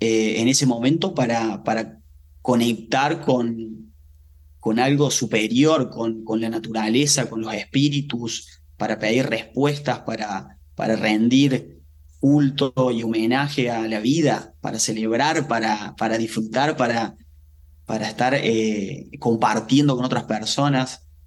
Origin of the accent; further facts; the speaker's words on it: Alcira Gigena, Córdoba, Argentina; yo, que soy de Argentina, soy de Córdoba, de Alcira Gigena, un pueblo chiquitito en el interior del país, donde mi abuelo escuchaba folclore, donde, uh-huh, yo escuchaba cuarteto, una música de Córdoba